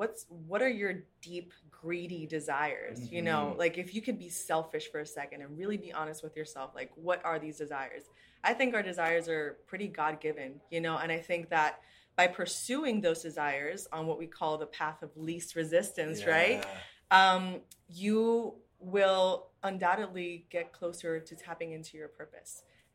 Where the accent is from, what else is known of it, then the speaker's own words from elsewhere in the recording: Puerto Rico; now in New York City, United States; So originally, I'm born and raised in Puerto Rico. I've been living in New York City for a year and a half.